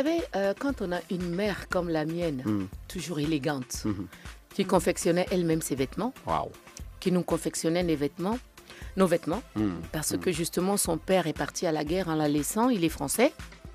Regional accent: Évry, Île-de-France, France; Je suis de France. Ben, c'est normal. Et je suis d'Evry, hein, n'oubliez pas.

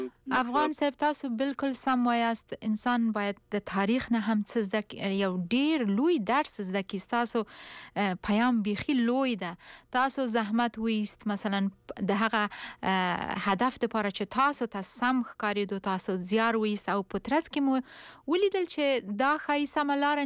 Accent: Paktia, Afghanistan; زه هم د پکتیا یم

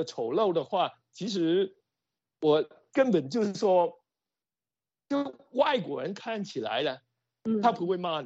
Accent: Hong Kong; 我在香港土生土长

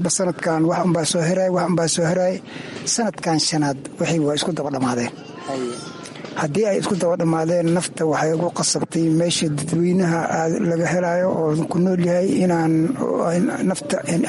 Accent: Dhobley, Lower Juba, Somalia; born there; Waxaan ku dhashay Dhoobley weli io Kismaayo, weliba meel Dhoobleyso xogto Kismaayo ka sokays.

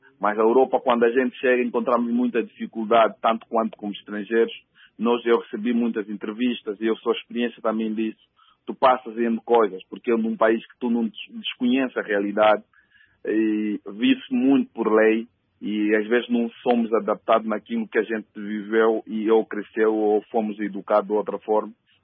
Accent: Luanda, Angola; Mas revim porque eu vivi também no Samzanga, onde eu cresci e aprendi as dificuldades cotidianas daquele povo e como se vive e como sobrevive.

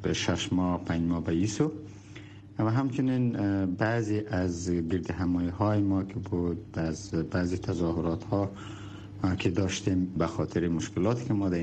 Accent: Afghanistan; ما نیروهای افغان هستیم،

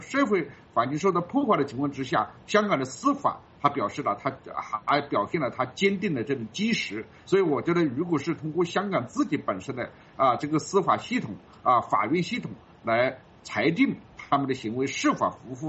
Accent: China; 不仅仅是我作为一个中国人是很难接受的，作为一个正常人也是很难接受的

